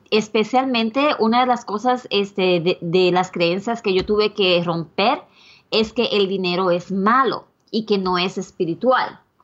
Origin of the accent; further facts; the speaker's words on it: Puerto Rico; now in United States; cuando me mudé de Puerto Rico para aquí, para los Estados Unidos.